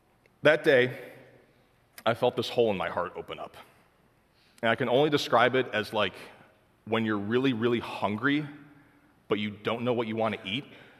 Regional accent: New York, United States; I'm from New York. Yeah, so being from New York, I believe in being real and raw with people.

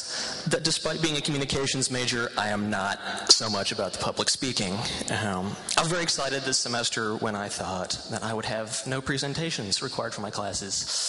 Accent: Colorado, United States; I should probably mention that I am from Colorado, and I don't say that so much because I'm very proud of where I was born

